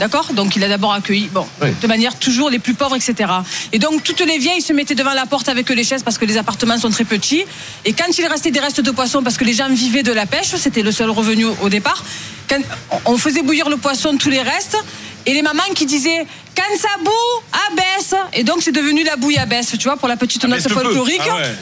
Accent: Marseille, Provence-Alpes-Côte d'Azur, France; Et oui, on est Marseillais avant d'être Français, mais parce que Marseille, c'est aussi la France.

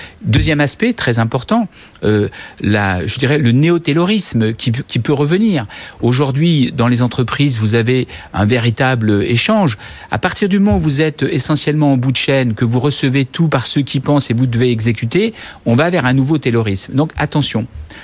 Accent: Grand Est, France; Par exemple, moi, dans les Vosges, je viens des Vosges, on distribuait du rotin, du bois pour faire des chaises.

